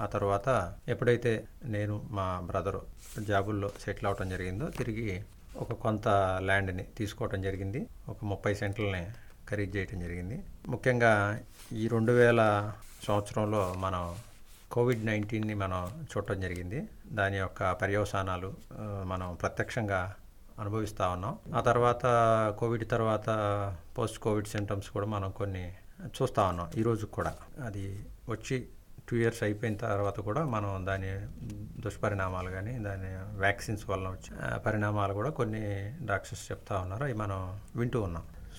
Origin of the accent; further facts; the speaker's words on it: Namburu, Andhra Pradesh, India; మాది గుంటూరు జిల్లా పెదకాకాని మండలం నంబూరు గ్రామం.